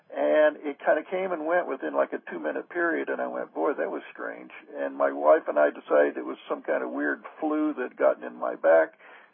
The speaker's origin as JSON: {"language": "English", "region": "Oklahoma", "country": "United States", "tie": "born or raised there", "said": "but I grew up in Oklahoma in the 50s"}